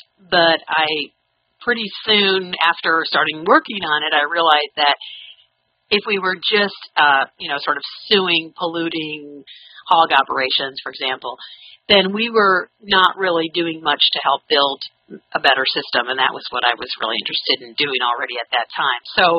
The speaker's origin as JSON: {"language": "English", "region": "Michigan", "country": "United States", "tie": "born or raised there", "said": "Well, I'm from Michigan. I grew up there and grew up in a sort of typical suburban household."}